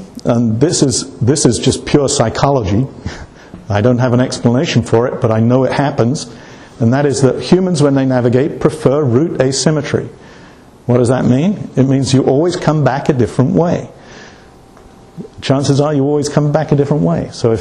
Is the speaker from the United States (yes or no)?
no; England, United Kingdom; because I grew up in England.